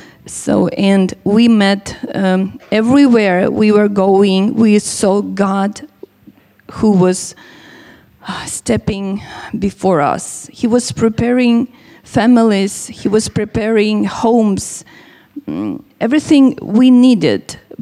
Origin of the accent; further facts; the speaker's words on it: Kharkiv, Kharkiv Oblast, Ukraine; English is a second language; We are from Kharkiv. It's the northern part of our country, and it's still hot on the map.